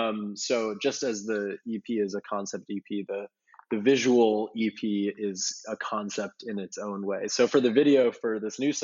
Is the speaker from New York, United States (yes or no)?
yes; New York City, New York, United States; I'm from New York City, so the first time I mowed a lawn was like in Nashville 2 years ago.